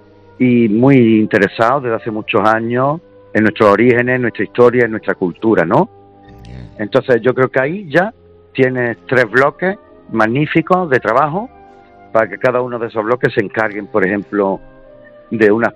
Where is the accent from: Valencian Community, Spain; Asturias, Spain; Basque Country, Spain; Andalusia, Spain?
Andalusia, Spain; Granada; porque no soy gallego, soy granadino como tú